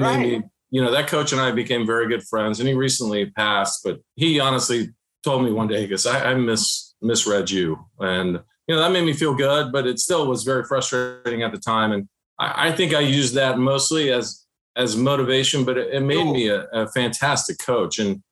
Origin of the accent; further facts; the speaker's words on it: Vienna, Virginia, United States; You know, we won state tournaments and competed at the national level just for my community, you know, growing up in Vienna, Virginia.